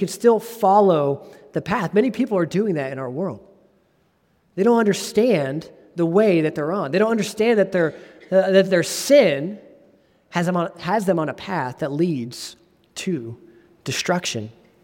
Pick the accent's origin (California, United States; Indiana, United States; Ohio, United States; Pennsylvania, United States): Ohio, United States; And to the hometown that I grew up in Ohio, small town